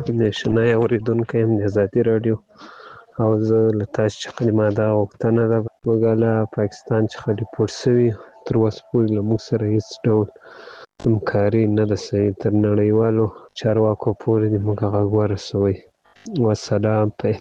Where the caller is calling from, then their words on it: Ghazni, Afghanistan; غزنی دی ولایت دی یک دی ولسوالی څخه تاسو ته پیغام پرېږدم